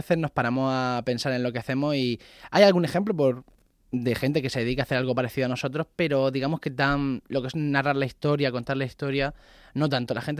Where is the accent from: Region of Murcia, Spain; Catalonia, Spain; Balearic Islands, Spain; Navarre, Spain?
Region of Murcia, Spain; somos murcianos, nos gusta que salga Murcia por ahí.